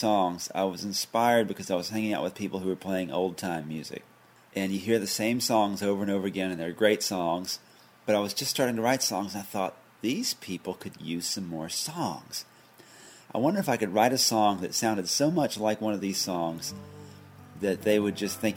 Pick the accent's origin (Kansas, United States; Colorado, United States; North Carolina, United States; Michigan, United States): North Carolina, United States; I grew up in North Carolina and my family's been here for many generations, and I'm not going anywhere, and I love it here.